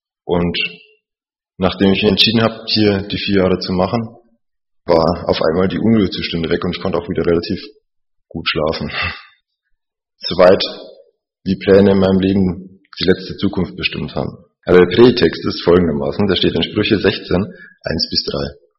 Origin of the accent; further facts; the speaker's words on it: Bavaria, Germany; 26, studiere am TSR, wie schon gesagt. Ich komme ursprünglich aus Bayern, da war ich jetzt eine Woche. Das heißt, wenn ich ein bisschen Akzent habe, verzeiht es mir. Es geht nicht ganz weg.